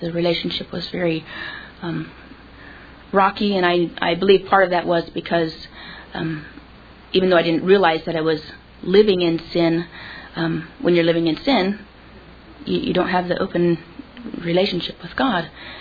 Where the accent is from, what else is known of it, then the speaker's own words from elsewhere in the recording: California, United States; I grew up in California, and it's a very liberal place.